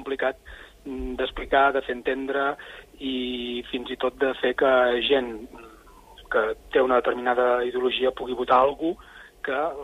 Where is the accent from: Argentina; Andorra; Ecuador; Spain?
Andorra; Ordino; jo que sóc d'Ordino